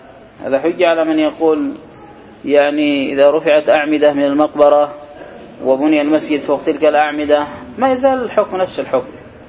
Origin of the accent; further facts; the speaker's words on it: Yemen; وعندنا في اليمن